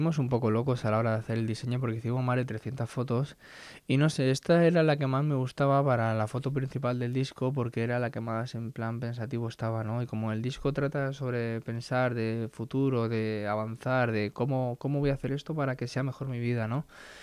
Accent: Aspe, Valencian Community, Spain; llegué ayer por la mañana aquí a Alicante, ya a Aspe, mi pueblo

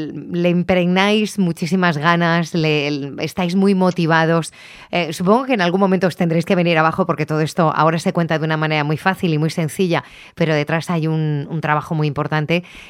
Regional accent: Petrer, Valencian Community, Spain; Yo soy de Petrer, se parece mucho a una fiesta que tenemos allí, que es la danza del Escaraces

